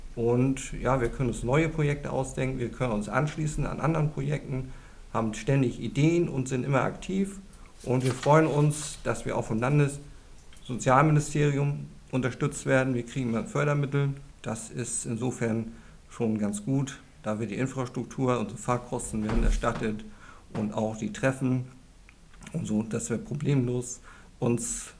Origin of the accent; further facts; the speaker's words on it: Heide, Schleswig-Holstein, Germany; Ich komme aus Heide